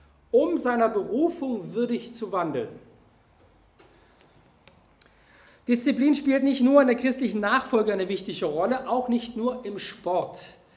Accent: Saxony, Germany; Ich komme ja aus Sachsen, aus dem Elbsandsteingebirge, da kannst du wirklich sehr, sehr hohe Schwierigkeitsgrade klettern.

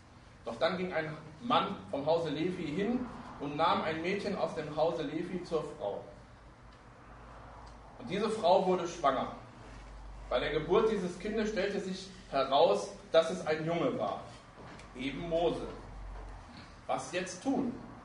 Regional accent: Essen, North Rhine-Westphalia, Germany; Ich weiß nicht, wer unter uns schon mal in meiner Heimatstadt Essen gewesen ist

